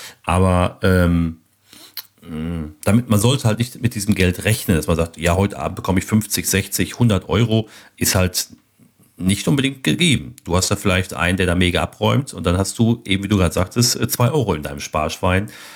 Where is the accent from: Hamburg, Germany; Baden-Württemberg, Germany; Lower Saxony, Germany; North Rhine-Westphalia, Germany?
North Rhine-Westphalia, Germany; Steinfurt; Dazu habe ich noch Shows eben in hier in meinem Heimatort in Steinfurt, im Nachbarort oder in Nachbarorten.